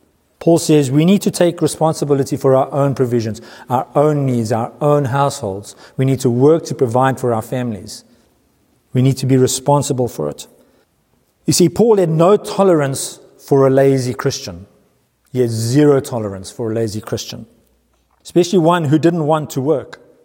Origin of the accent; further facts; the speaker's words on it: South Africa; now in New Zealand; as a South African, hits home coming to New Zealand with the dole.